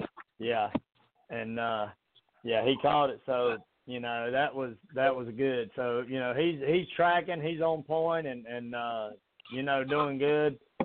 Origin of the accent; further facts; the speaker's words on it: the South, United States; accent: Southern; Well, a lot of people do. That's my southern accent.